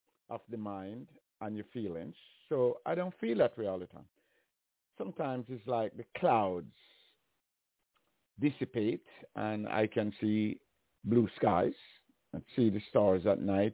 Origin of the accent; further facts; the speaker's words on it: Jamaica; I saw very little violence between people where I grew up in Jamaica.